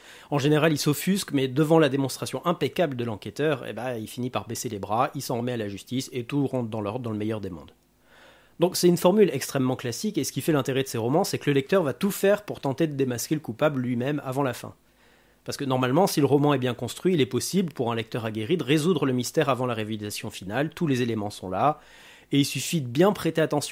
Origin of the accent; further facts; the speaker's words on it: France; surtout chez nous en France